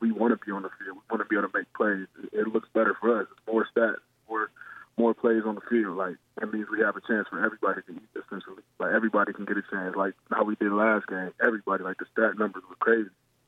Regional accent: Canton, Ohio, United States; I'm from Canton, Ohio. It's a small city. It's a football town, but it's not really the best area as far as living. It's a lot of violence and a lot of things like that.

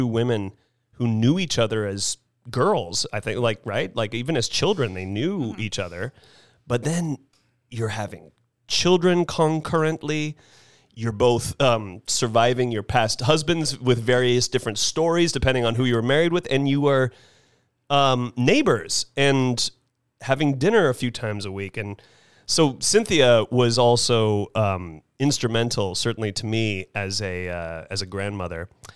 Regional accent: Carmel Highlands, California, United States; where we grew up in the Carmel Highlands

